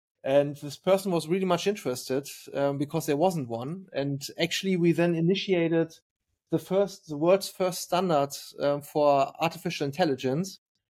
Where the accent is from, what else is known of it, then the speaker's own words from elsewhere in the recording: Germany; I'm from Germany and we are a bit overregulated everywhere.